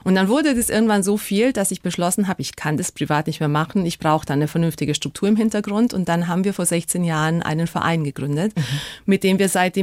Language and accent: German; Caraș-Severin County, Romania; moved away; Ich bin ein Kind des Banater Berglandes, bin dort geboren und aufgewachsen. Meine Eltern sind dann nach dem Umsturz nach Deutschland ausgewandert. Also wir gehörten in Rumänien schon zur deutschsprachigen Minderheit.